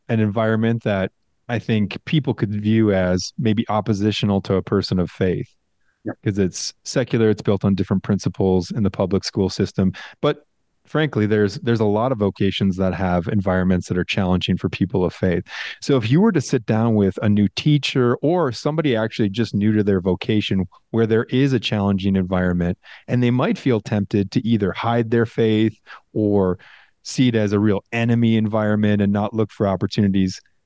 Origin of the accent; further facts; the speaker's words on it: Midwest, United States; growing up in the Midwest, every year we had to do Iowa basic skills tests.